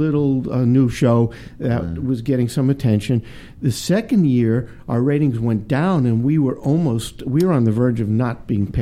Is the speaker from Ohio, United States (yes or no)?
no; Brooklyn, New York, United States; So I remember calling my parents, because I grew up in Brooklyn, and I was out in California.